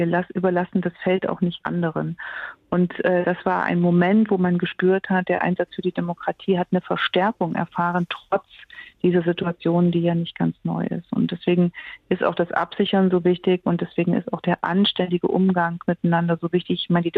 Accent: Thuringia, Germany; In meinem Heimatland Thüringen ist einem Kommunalpolitiker das Haus angezündet worden.

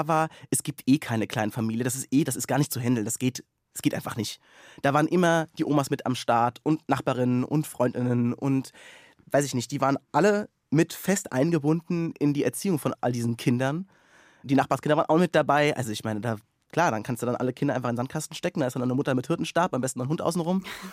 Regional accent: Rhineland-Palatinate, Germany; ich bin in einem sehr kleinen Dorf aufgewachsen mit 150 Einwohnern. Also das ist wirklich... Also denkbar kuhkaffig.

